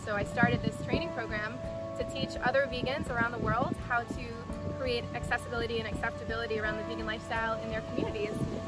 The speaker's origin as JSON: {"language": "English", "town": "New York City", "region": "New York", "country": "United States", "moved": "yes", "lives_now": "Aruba", "said": "And for me, when I first moved here, I'm originally from New York City. When I first moved here 3 years ago, it was nothing like this at all."}